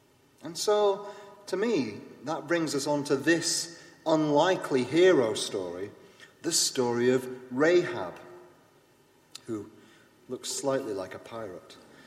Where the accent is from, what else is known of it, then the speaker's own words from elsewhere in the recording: Yorkshire and the Humber, United Kingdom; I was born and brought up on a council estate. There's nothing I can do about that. I'm from Yorkshire. I have an accent.